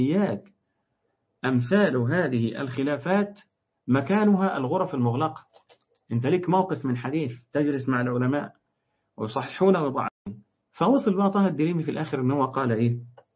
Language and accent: Arabic; Egypt; لأن اسم رجاء الحقيقة عندنا في مصر مشهور إن هو اسم واحدة ست